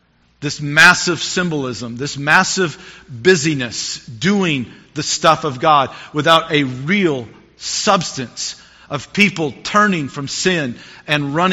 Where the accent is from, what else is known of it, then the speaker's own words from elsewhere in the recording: the South, United States; In our society I grew up in the South, one of the lines that was commonly said is, once saved, always saved.